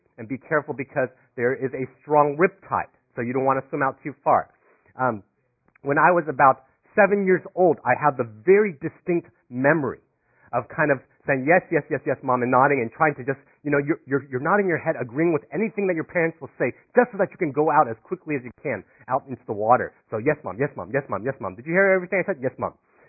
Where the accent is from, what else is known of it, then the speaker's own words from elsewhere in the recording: Florida, United States; I did not grow up in California. I grew up in Florida, where the water is considerably warmer.